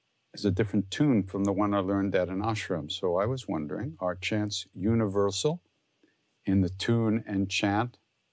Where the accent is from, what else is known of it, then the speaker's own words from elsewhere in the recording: Long Island, New York, United States; I'm from Long Island, so I sing like I'm from Long Island.